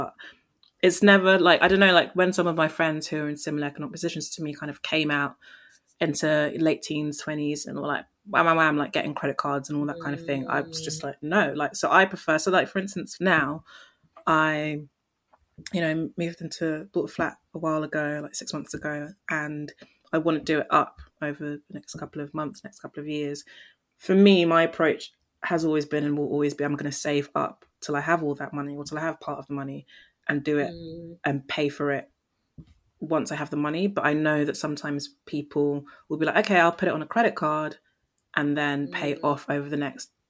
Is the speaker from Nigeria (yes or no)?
yes; Nigeria; so I'm Nigerian, so I'm coming from like a Black West African background